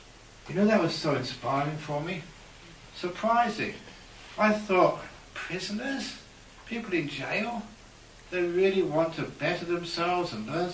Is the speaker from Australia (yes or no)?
yes; Perth, Western Australia, Australia; In my hometown, Perth, there was a man who tried to rob the jewelry store.